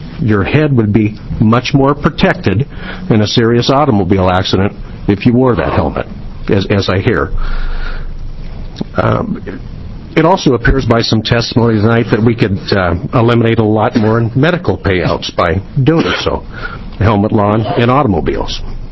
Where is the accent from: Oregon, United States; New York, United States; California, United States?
Oregon, United States; Salem; from Salem